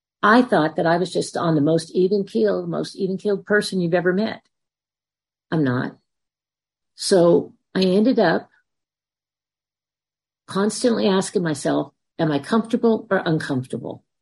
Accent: California, United States; moved away; I'm originally from California and we moved to Kentucky 28 years ago.

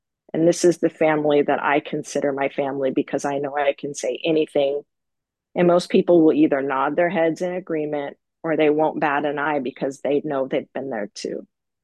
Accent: California, United States; I'm from California. I just moved to a time zone closer to her, a couple of years ago, but I've never met her in person.

